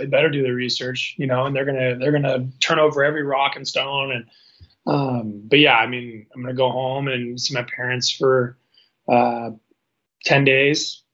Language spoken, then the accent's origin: English; Seattle, Washington, United States; now in Spokane, United States; I'm from Seattle, but Spokane really does feel like home